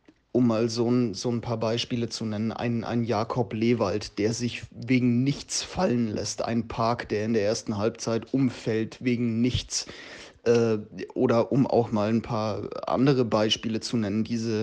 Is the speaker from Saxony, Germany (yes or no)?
yes; Dresden, Saxony, Germany; now in Erding, Germany; Ich komme aus Erding. Das ist eine Kleinstadt in der Nähe von München. Ich bin leidenschaftlicher Löwenfan, komme aber gebürtig aus Dresden